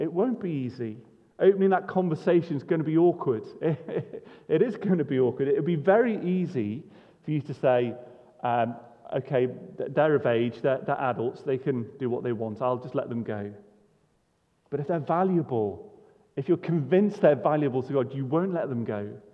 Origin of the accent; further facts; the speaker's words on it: United Kingdom; Jesus' teaching cuts across some of the cultural values we hold as British people, because if we're British, we often think that our private lives are private, don't we?